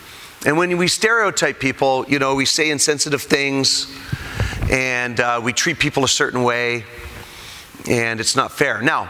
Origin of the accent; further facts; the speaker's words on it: Canada; Of course, I'm Canadian, and all we do is play hockey there.